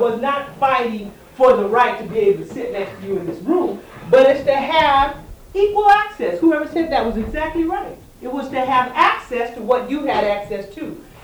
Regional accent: Yakima, Washington, United States; So when I grew up in Yakima, if you were not black, you were white.

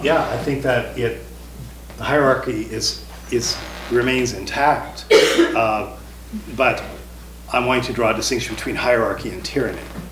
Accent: Canada; I'm a Canadian

